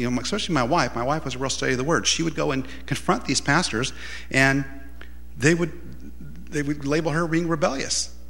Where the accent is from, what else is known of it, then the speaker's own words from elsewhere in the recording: Los Angeles, California, United States; moved away; Now, I'm from Los Angeles originally, and some of those lanes, there's 8 lanes.